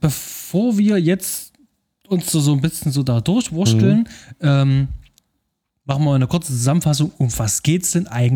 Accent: Leipzig, Saxony, Germany; als Leipziger

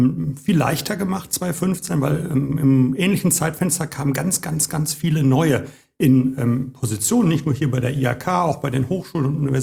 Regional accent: Hagen, North Rhine-Westphalia, Germany; born there; ich bin ja nur in Hagen geboren. Ich bin Kind des Bermuda-Dreiecks.

